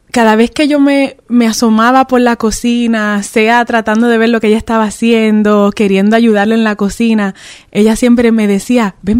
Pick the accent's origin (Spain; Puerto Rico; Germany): Puerto Rico; Loíza; also born or lived in Naguabo; now in Rhode Island, United States; yo nací y criada en Puerto Rico. Nací en la ciudad de Naguabo. De Naguabo nos mudamos para Loíza. En Loíza estuvimos en Peña Pobre, estuvimos en varios sitios. Mi mamá, mis abuelitos son de Loíza.